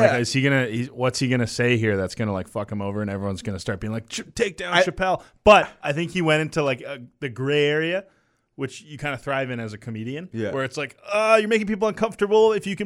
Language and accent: English; Canada; I'm Canadian, so I couldn't possibly vote for him.